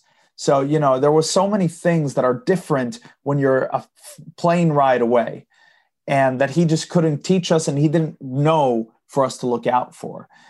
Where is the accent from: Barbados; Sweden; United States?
Sweden; English is a second language; because I'm from Sweden. I live in Sweden. I'm growing up in Sweden.